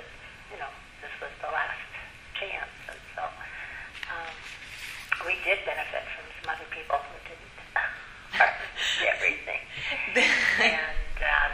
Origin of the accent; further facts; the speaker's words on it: Berkeley, California, United States; One of them is I come from California originally, from the Berkeley Bay Area